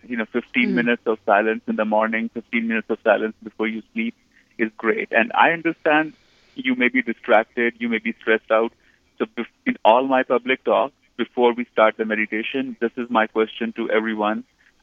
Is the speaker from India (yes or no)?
yes; India; I was born in Hindu family. I have Buddhist, you know, culture around me in India.